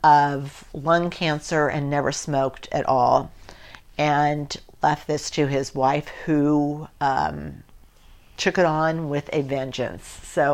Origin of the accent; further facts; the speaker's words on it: Napa, California, United States; I was still a Napan. I was somebody from Napa Valley, and that was not really looked at very kindly